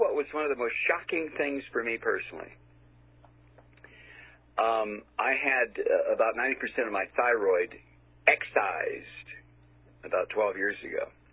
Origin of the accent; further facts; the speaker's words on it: Toledo, Ohio, United States; I grew up in Toledo, Ohio, the glass city, Toledo, Ohio, glass capital of the world